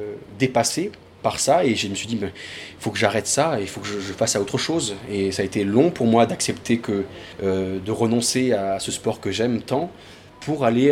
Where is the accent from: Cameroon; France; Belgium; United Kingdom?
France; Montpellier, Occitanie; Voilà, à Montpellier, je suis de Montpellier